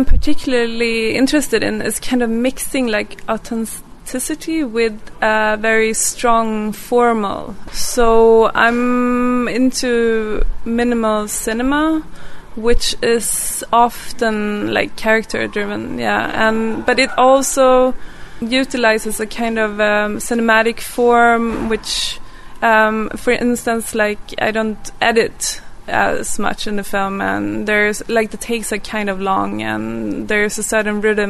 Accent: Sweden; English is a second language; my personal memories growing up in Sweden, close to like a horse race track.

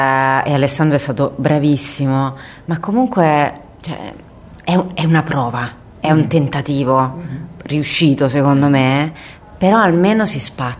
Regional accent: Taranto, Apulia, Italy; accent: Tarantino; perché sono della Taranto Nuova

